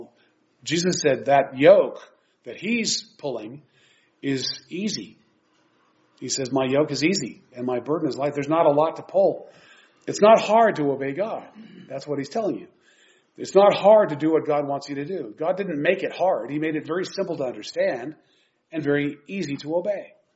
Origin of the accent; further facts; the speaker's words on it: California, United States; And, you know, I grew up in California.